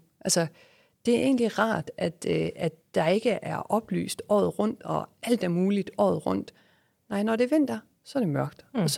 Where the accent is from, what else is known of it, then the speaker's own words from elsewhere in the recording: Aarhus, Central Denmark Region, Denmark; jeg er selv fra Aarhus.